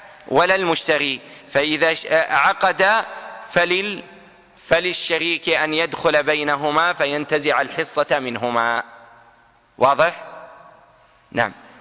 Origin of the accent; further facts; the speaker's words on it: Saudi Arabia; عندنا في السعودية مثلا